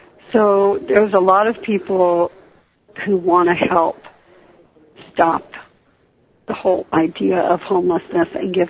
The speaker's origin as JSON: {"language": "English", "region": "Newfoundland and Labrador", "country": "Canada", "said": "I am actually from Labrador, Canada, up by Greenland"}